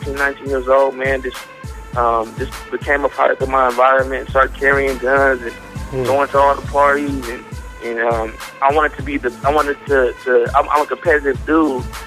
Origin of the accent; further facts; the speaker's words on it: Vallejo, California, United States; Originally, you know what I'm saying, I'm from Vallejo, California.